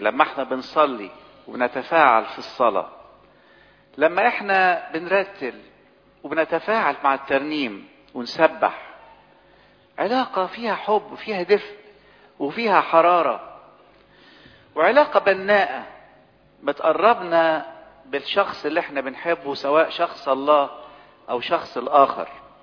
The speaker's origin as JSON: {"language": "Arabic", "country": "Egypt"}